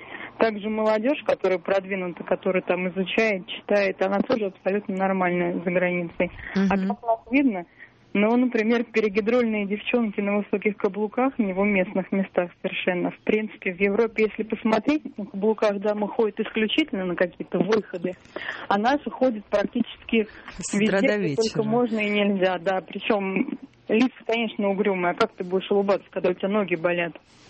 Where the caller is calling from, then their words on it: Moscow, Russia; я из Москвы.